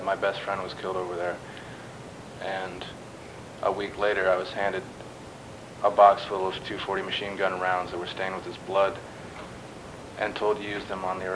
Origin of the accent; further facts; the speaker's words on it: Indiana, United States; from Indiana.